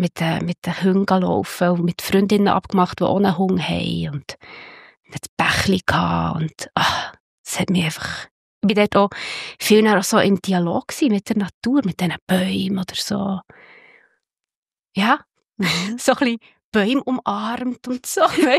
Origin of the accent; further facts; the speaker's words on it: Innerberg, Bern, Switzerland; Ja, wir sind im Innerberg aufgewachsen. Die wollen, dürfen das googeln, ist mega schön. Ja, das ist wirklich so auf dem Land. Es ist zwischen Bern und dem Seeland. auf einem Hügel oben. Mit 12 sind wir dann wirklich vom Dörfli unten rauf auf einen Hügel gezügelt.